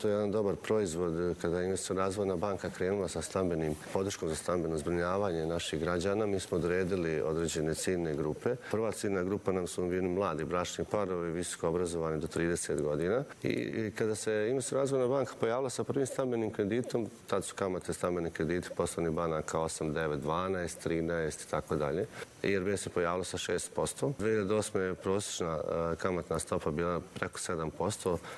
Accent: Prijedor, Republika Srpska, Bosnia & Herzegovina; Ja često kažem, pošto dolazim iz Prijedora

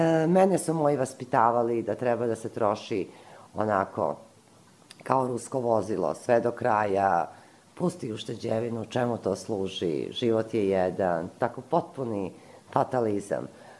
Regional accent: Podgorica, Montenegro; also born or lived in Osijek / Našice / Trebinje; now in Belgrade, Serbia; pa smo posle toga živjeli u Trebinju, pa posle Trebinja u Podgorici, tamo sam završila gimnaziju, onda sam došla u Beograd, pa sam u Beogradu živjela 2 godine, pa sam živjela u Londonu

